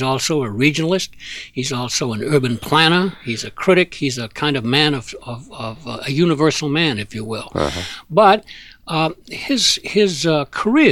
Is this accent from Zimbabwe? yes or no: no; Maine, United States; from Mount Katahdin in my home state of Maine